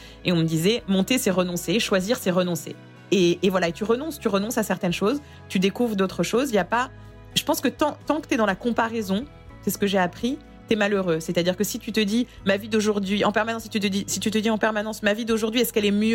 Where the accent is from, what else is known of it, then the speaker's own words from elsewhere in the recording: France; moved away as an adult; now in New York, United States; suis à New York, mariée et avec un petit garçon de 3 ans et demi et maman à plein temps alors que j'ai quitté la France en étant grand reporter pour les JT de TF1.